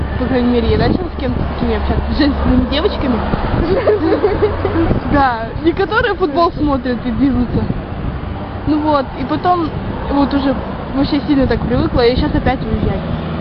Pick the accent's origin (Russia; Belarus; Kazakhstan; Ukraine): Kazakhstan; Короче, я приехала из Казахстана.